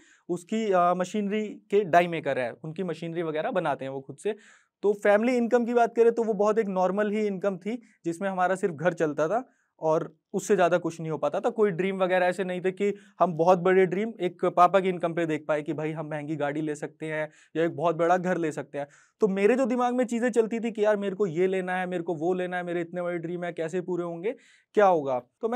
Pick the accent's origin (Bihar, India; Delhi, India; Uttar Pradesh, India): Delhi, India; और मैं दिल्ली में ही पला बड़ा हूं